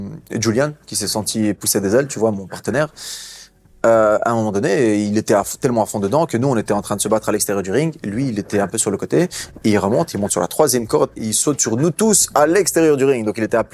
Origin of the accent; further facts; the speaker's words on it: Brussels, Belgium; Moi, je suis bruxellois de base, tu vois. Donc, forcément, j'ai une préférence pour Bruxelles.